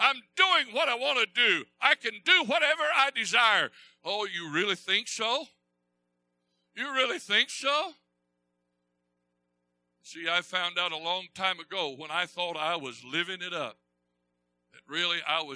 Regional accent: Texas, United States; I grew up there in East Texas and didn't have a whole lot.

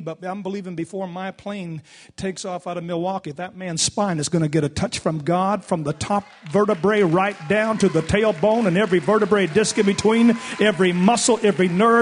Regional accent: Canada; I'm sorry, I come from Canada, old school. I'm the youngest of 19.

